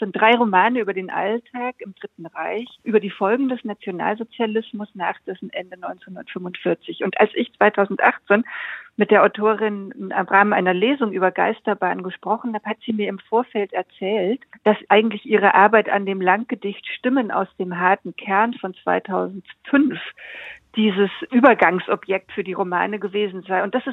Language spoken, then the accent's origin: German; Frankfurt, Hesse, Germany; den ich als Frankfurterin gerne gelesen habe